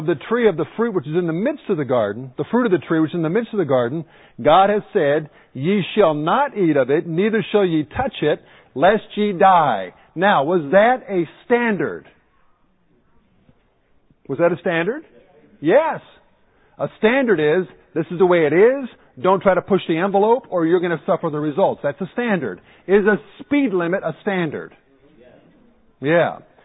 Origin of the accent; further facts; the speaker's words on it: Michigan, United States; I'm from Michigan. What's right in New York might not be right in Michigan.